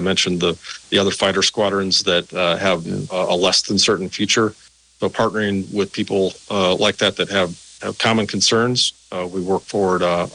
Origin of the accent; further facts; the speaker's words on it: Middleton, Wisconsin, United States; So born and raised here in the Madison area, I grew up in Middleton, Middleton High School graduate, the year is classified.